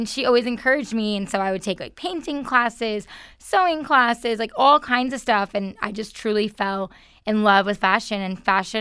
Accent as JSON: {"language": "English", "region": "New York", "country": "United States", "said": "Well, like you said, I'm originally from New York."}